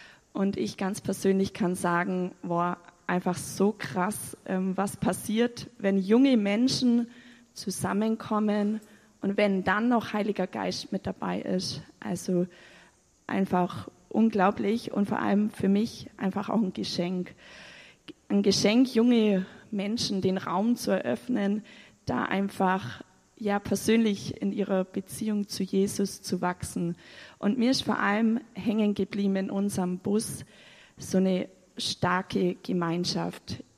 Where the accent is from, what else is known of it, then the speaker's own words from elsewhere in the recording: Bavaria, Germany; ich bin 30 Jahre alt, ich komme aus dem Unterallgäu